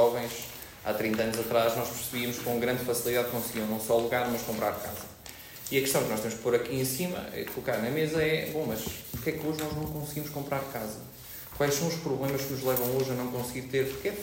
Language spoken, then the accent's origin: Portuguese; Figueira da Foz, Coimbra, Portugal; now in Coimbra, Portugal; eu sou da Figueira da Foz. Eu não vivi na Figueira da Foz porque, efetivamente, morámos muito tempo entre a Figueira e Coimbra. E, por isso, eu decidi viver em Coimbra